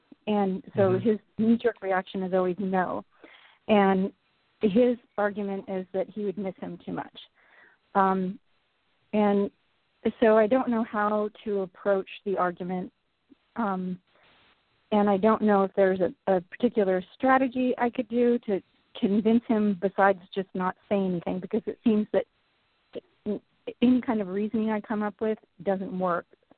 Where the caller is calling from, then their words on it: Seattle, Washington, United States; I'm calling from Seattle.